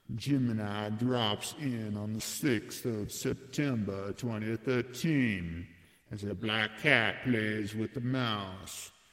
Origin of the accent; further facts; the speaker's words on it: Phoenix, Arizona, United States; also born or lived in Corona; I was born in Corona and raised in Phoenix.